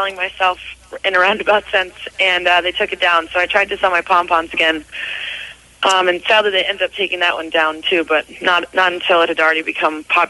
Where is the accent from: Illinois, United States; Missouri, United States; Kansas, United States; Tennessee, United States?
Illinois, United States; Lake Forest; I grew up in Lake Forest, which is where they practice, mm-hmm. north of Chicago.